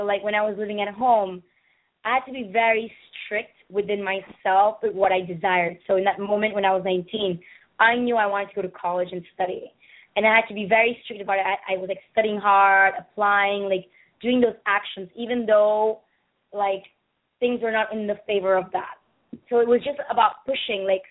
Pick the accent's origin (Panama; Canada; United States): Panama; I come from an Indian background, so my family, my parents are from India originally, even though I was brought up here in Panama.